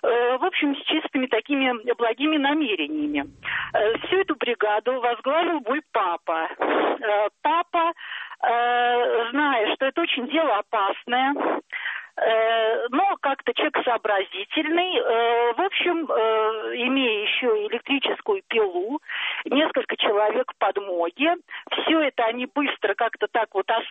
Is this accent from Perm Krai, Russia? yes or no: no; Moscow, Russia; Я из Москвы.